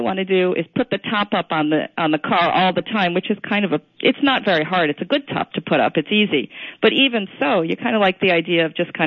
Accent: New York, United States; now in San Francisco, United States; Oh, years and years and years ago. Is it really that obvious?

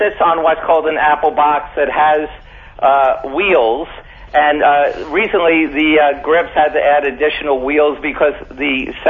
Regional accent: New York City, New York, United States; I grew up in Washington Heights. I was an only child of Jewish persuasion.

